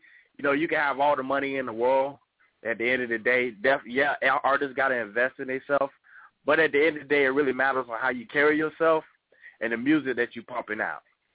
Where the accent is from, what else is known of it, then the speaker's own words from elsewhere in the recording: Florida, United States; I started out of Florida, so you know I'm actually from Florida.